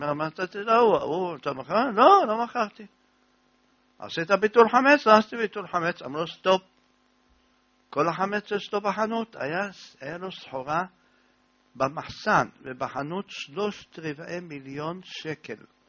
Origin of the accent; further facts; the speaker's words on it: Jerusalem, Jerusalem District, Israel; אני ירושלמי מכיר.